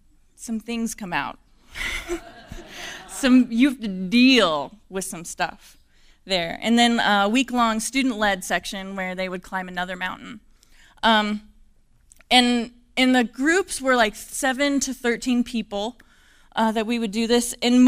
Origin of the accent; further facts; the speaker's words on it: Wyoming, United States; And my husband grew up in Wyoming. I grew up in Wyoming. And other than a couple little stints outside of Wyoming, that's been our home.